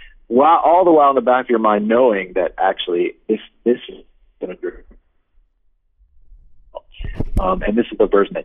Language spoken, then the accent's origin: English; Boston, Massachusetts, United States; now in New York, United States; And I know in my mind I'm a New Yorker, but there's a little part of my heart that still feels like I'm a Bostonian.